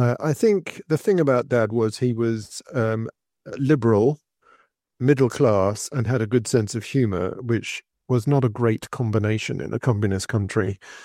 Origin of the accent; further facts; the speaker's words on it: London, United Kingdom; So I grew up in London